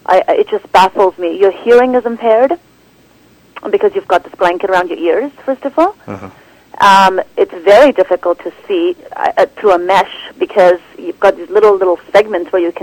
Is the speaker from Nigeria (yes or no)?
no; Vancouver, British Columbia, Canada; also born or lived in Afghanistan / India; I was born in Afghanistan. Fortunately, my father was a diplomat, so I left Afghanistan at 5 and lived in India for a bit, and then I never experienced the Taliban because just as they came into Afghanistan, I relocated and immigrated to Canada, Vancouver.